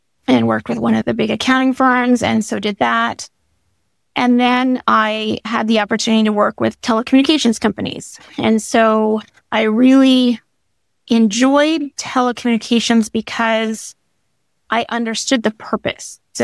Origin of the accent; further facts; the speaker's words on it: Elliston, Ontario, Canada; born there; now in St. John's, Canada; I moved out to St. John's. I'm actually based in St. John's, Newfoundland. I was born in Elliston, Ontario, actually.